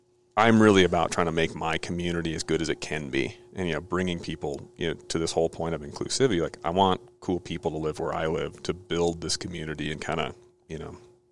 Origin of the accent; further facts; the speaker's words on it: Minneapolis, Minnesota, United States; You know, we grew up in the Frothy Mug single speed series in Minneapolis